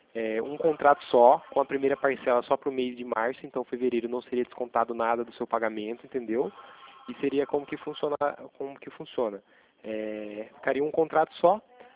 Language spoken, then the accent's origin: Portuguese; Itatiba, São Paulo, Brazil; Sou daqui do interior de São Paulo, de Itatiba.